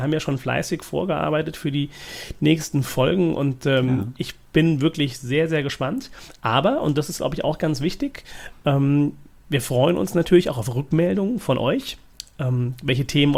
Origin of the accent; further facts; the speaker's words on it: Mannheim, Baden-Württemberg, Germany; Also ich komme aus Mannheim ursprünglich.